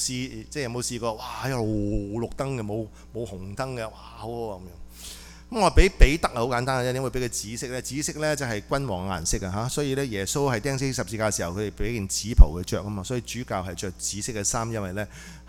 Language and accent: Cantonese; Hong Kong; 我哋作為香港人嚇，喺現在香港咧係好分清界線嘅裏邊咧，